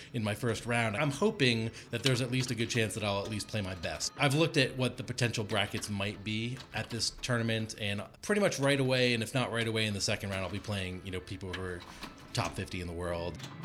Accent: South Burlington, Vermont, United States; I'm from South Burlington, Vermont, and I play pinball a lot.

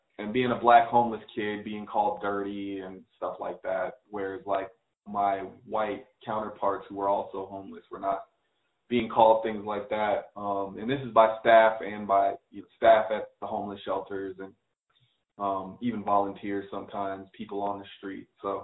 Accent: Las Vegas, Nevada, United States; also born or lived in Chicago; All right. So I was born in Chicago, raised in Las Vegas. As a black kid, you know, I dealt with race issues, not every day, but more than half the year, I'd say.

